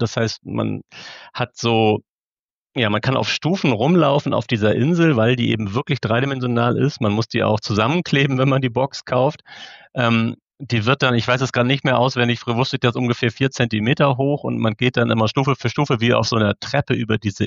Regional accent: Hamburg, Germany; Ich komme aus Norddeutschland, aus Hamburg. Und genau, ich bin jetzt so 40 Jahre alt geworden gerade

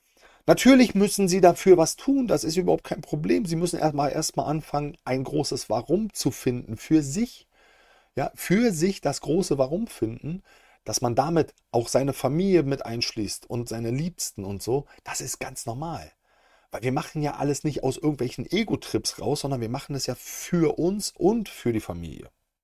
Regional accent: East Germany, Germany; also so sagt man bei uns im Osten, wo ich herkomme.

